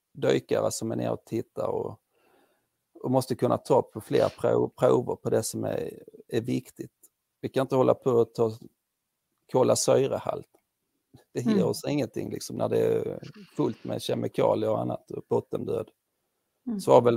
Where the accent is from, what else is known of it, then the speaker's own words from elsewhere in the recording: Skåne, Sweden; Jag är från Skåne då